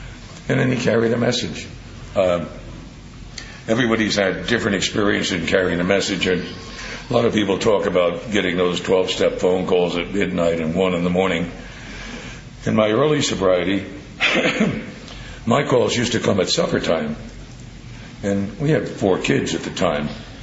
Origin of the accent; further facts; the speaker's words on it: New Jersey, United States; I grew up in New Jersey. We didn't have any crops in.